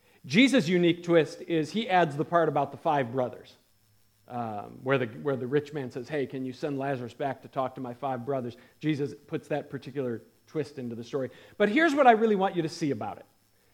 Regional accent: Iowa, United States; We had a place like that where I grew up in Iowa.

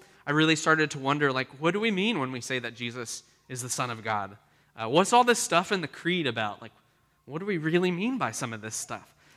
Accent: Oklahoma, United States; You know, I grew up in church. I grew up in the Episcopal Church here in Oklahoma.

